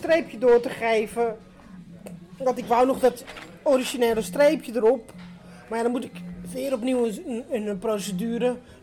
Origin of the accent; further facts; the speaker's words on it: Greece; Ik ben ook Grieks, want mijn zus zegt ook vaak als we bonje hebben van, ja, je lijkt op je vader, je bent een echte Griekse.